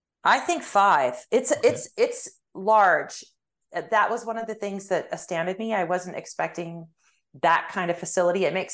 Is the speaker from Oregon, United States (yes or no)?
no; Colorado, United States; That's correct. I was raised in Colorado, the beautiful Rocky Mountain State.